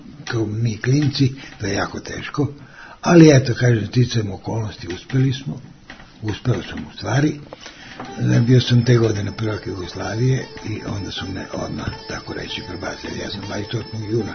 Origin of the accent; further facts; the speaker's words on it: Vojvodina, Serbia; ja sam iz Banata, iz provincije